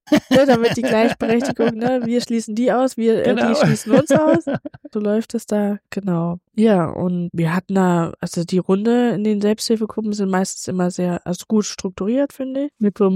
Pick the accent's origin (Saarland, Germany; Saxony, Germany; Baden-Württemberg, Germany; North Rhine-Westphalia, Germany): Saarland, Germany; also born or lived in Rhineland-Palatinate; ich bin ein Mädel aus der Pfalz. Aufgewachsen im Saarland und beruflich dann irgendwann so in die Pfalz gezogen und habe mich auch in die Pfalz verliebt.